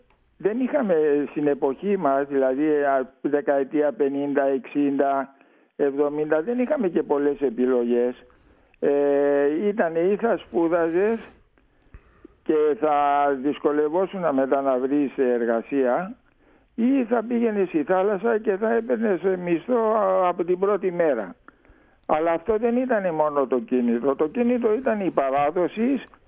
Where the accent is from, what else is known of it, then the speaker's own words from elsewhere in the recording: Port Said, Port Said Governorate, Egypt; Εγώ γεννήθηκα στο Πορσάιτ και τελείωσα το γυμνάσιο, το κλασικό γυμνάσιο του Πορσάιτ, ελληνικό.